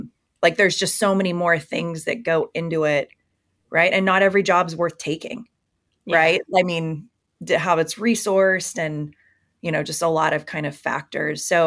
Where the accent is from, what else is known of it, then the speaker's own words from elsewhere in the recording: Indiana, United States; And I'm from Indiana, right? So Purdue, Ball State, that was home.